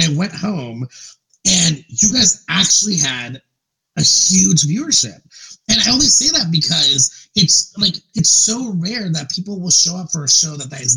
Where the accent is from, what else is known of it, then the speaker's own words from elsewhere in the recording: San Jose, California, United States; I grew up in San Jose. My first boyfriend is Filipino. My best friend was Hawaiian.